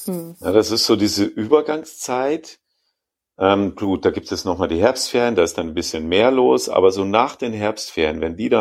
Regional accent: Inning am Ammersee, Bavaria, Germany; ich bin ja in Inning am Ammersee aufgewachsen

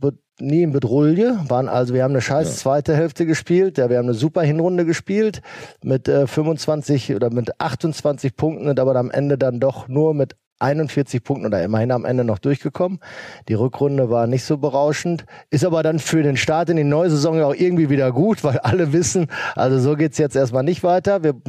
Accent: Gütersloh, North Rhine-Westphalia, Germany; das machen wir für die Stadt, das ist meine Heimat.

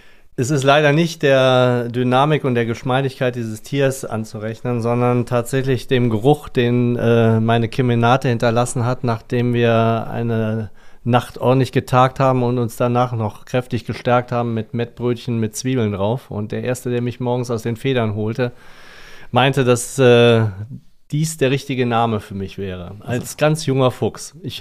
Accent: Duisburg, North Rhine-Westphalia, Germany; born there; Aus Duisburg bin ich gebürtig.

